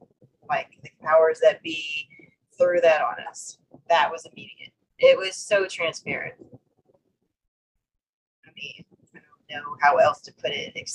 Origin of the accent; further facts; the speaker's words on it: Louisiana, United States; now in St. Tammany Parish, United States; I'm from Terrebonne Parish with you guys, but I moved a little bit and I landed back in St. Tammany Parish.